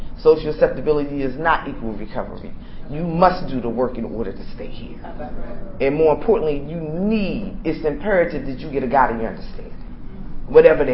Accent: Atlantic City, New Jersey, United States; I'm from Atlantic City, New Jersey.

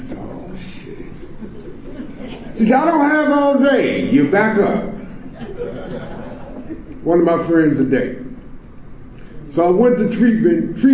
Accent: Washington, District of Columbia, United States; I'm from Ward 8 in Washington, D.C. That's east of the river. East of the river.

